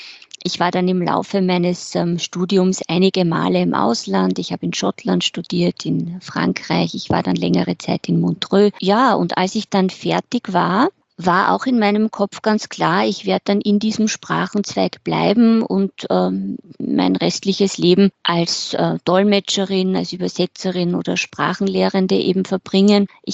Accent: Carinthia, Austria; Ich bin in Kärnten groß geworden, in ein neusprachliches Gymnasium gegangen. Mit 18 war ich dann ein Jahr in Paris

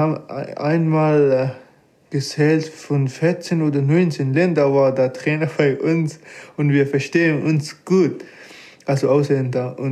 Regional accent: Afghanistan; German is a second language; Ich komme aus Afghanistan. Ich bin 24 Jahre alt.

